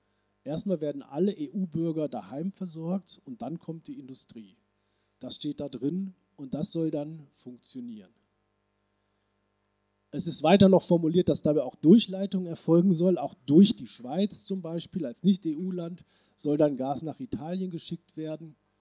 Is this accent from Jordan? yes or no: no; West Germany, Germany; Also ich bin ja selber ein Wessi